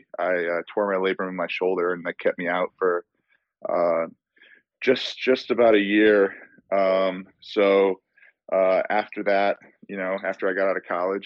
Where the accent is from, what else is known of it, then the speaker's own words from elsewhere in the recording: Chicago, Illinois, United States; Yeah, definitely. So I'm from Chicago.